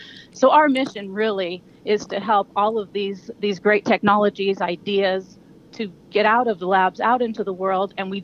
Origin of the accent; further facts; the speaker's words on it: California, United States; I grew up in Nevada County, which is, I'm a country girl up in the woods, and was raised off-grid and homeschooled and trained horses.